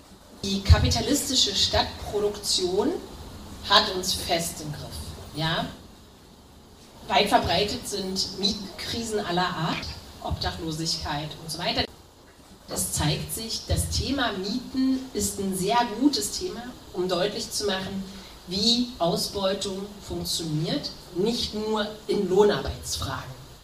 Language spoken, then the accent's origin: German; East Germany, Germany; Ich komme übrigens aus dem Osten, das möchte ich auch nochmal dazu sagen, das ist ein bisschen eine andere Perspektive, weil meine kapitalistische Erfahrung beginnt 1990. Und ich bin erst 84 geboren